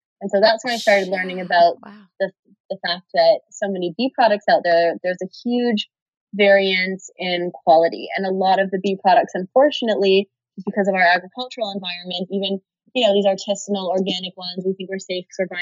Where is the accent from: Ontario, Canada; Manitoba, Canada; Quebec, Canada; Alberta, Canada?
Ontario, Canada; Toronto; This is in Canada. So I grew up in Toronto.